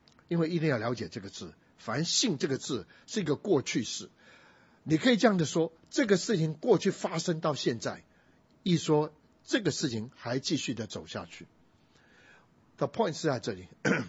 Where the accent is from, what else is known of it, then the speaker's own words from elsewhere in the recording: Muzha, Taipei, Taiwan; 因为我家小时候在木栅，我知道过年的时候每个人从南部来都要跑